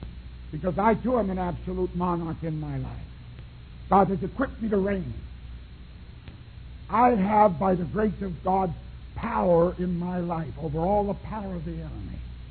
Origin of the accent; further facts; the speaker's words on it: Canada; But I'm a Canadian. We have a queen.